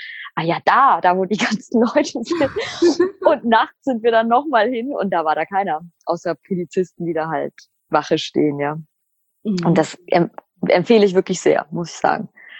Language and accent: German; Mannheim, Baden-Württemberg, Germany; Also ich komme ja hier aus Mannheim, wir haben ja die Pfalz vor der Haustür quasi